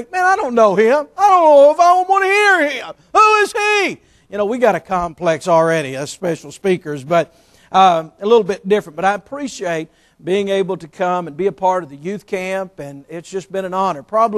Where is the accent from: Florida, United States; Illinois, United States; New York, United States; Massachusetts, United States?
Massachusetts, United States; Boston; moved away as an adult; People say, you're not from around here, are you? I said, no. What gave you a clue? Where are you from? I say, Boston.